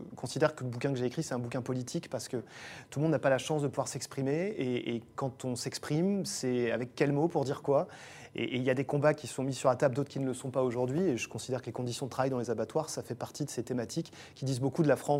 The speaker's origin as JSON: {"language": "French", "region": "Brittany", "country": "France", "tie": "born or raised there", "said": "Moi, j'ai grandi en Bretagne, dans un département où il y a énormément d'abattoirs"}